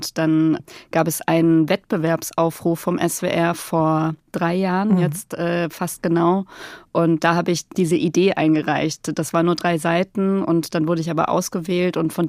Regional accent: Baden-Württemberg, Germany; Also ich bin im Nordschwarzwald aufgewachsen

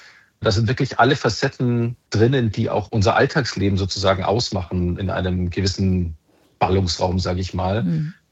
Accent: Munich, Bavaria, Germany; born there; now in Berlin, Germany; Ich komme ursprünglich selber gar nicht aus Berlin. Ich bin gebürtiger Münchner und als ich damals eben vor vielen Jahren nach Berlin gezogen bin

